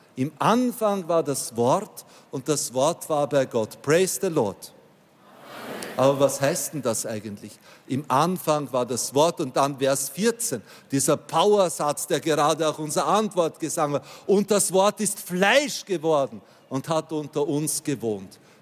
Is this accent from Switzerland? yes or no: no; Austria; zumindest bei uns in Österreich